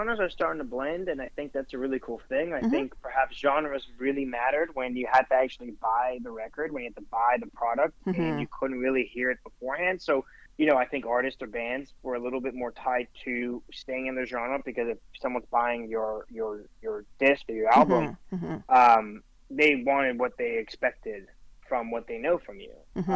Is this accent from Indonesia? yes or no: no; Canada; now in Nashville, United States; You know, I'm Canadian living in Nashville.